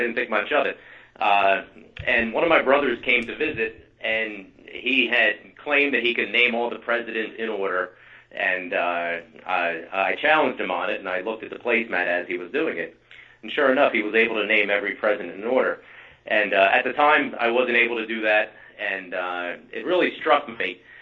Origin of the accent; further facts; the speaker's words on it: New Jersey, United States; So as you mentioned, I'm from New Jersey.